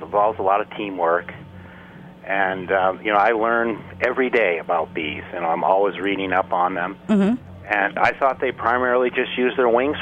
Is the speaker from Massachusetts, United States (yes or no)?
yes; Williamsburg, Massachusetts, United States; When I was a child, I grew up in Williamsburg, Massachusetts, and my dad taught me how to hunt and fish and how to garden